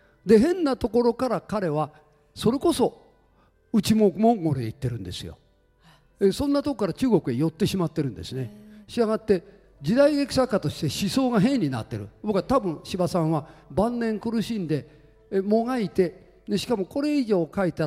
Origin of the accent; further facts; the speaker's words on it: Switzerland; 俺はご存知の通りスイスで生まれて育ったから